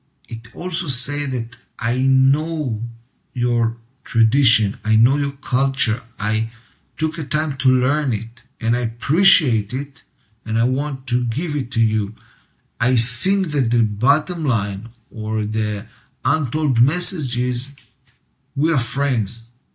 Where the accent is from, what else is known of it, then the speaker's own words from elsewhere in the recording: Israel; I'm from Israel, you are from Germany.